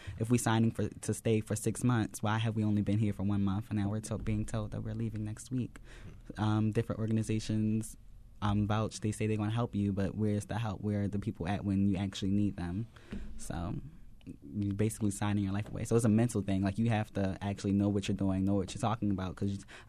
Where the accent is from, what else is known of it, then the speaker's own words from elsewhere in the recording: Baltimore, Maryland, United States; moved away; I was born and raised in Baltimore.